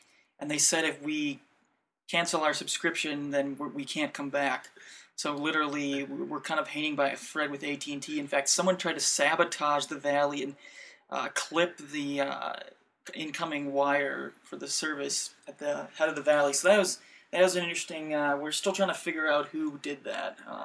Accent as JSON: {"language": "English", "region": "Wisconsin", "country": "United States", "said": "I'm from Wisconsin, and I've done some racing in the snow"}